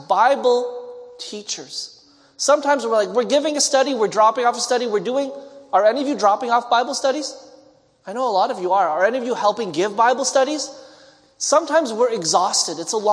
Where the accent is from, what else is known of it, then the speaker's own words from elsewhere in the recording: Montreal, Quebec, Canada; So if you ever went to Montreal, to my hometown, you would see the buses.